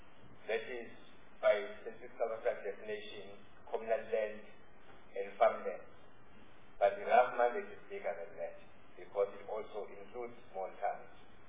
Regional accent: KwaZulu-Natal, South Africa; not because I'm from KwaZulu-Natal, by the way

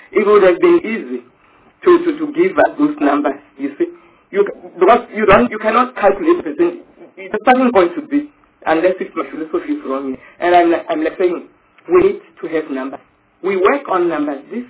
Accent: Limpopo, South Africa; I'm from Limpopo.

